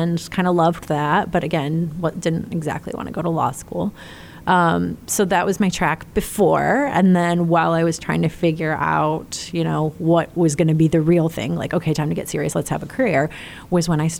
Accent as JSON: {"language": "English", "town": "Clarkston", "region": "Michigan", "country": "United States", "tie": "born or raised there", "said": "Just north of Detroit in a town called Clarkston."}